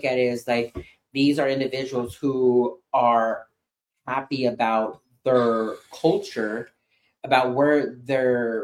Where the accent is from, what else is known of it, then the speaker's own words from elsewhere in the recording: United States; I'm American, I'm proud to be American, but I'm also proud of my culture.